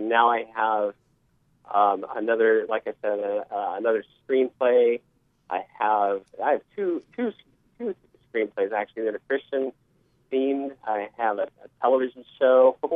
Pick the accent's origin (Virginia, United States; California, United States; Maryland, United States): California, United States; also born or lived in Hawaii; my younger years were spent in Southern California and Hawaii, actually. I lived in Hawaii until I was four, and then we moved to Southern California.